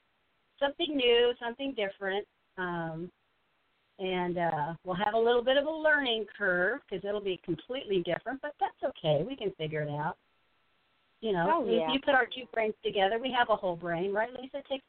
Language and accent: English; California, United States; now in Texas, United States; I'm a dry heat girl. You know, I'm originally Californian. You know, I escaped there a few years ago.